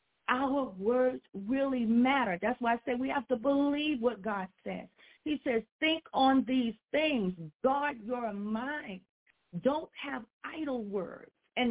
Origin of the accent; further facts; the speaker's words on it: New York, United States; I've never been out of New York, even though I was born here. I was raised in New York.